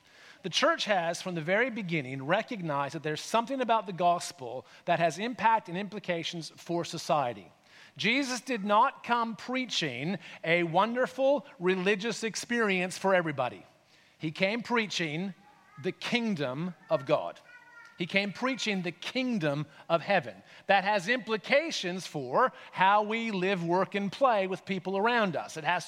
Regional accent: Canada; now in Australia; let me just acknowledge, I'm Canadian, so there's an irony in all of this, right?

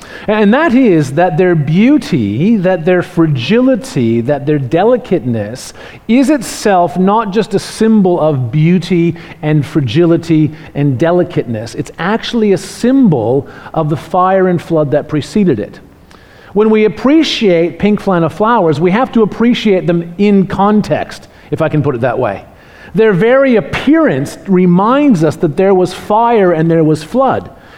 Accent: Canada; now in Australia; And I recognize that I'm from Canada, maybe that's why I find it so fascinating

